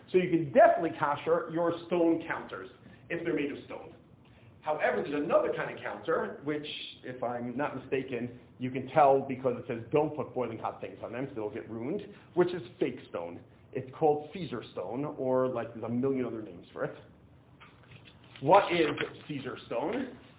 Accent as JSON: {"language": "English", "country": "United States", "tie": "born or raised there", "said": "Most counters, when I grew up in America, were formica."}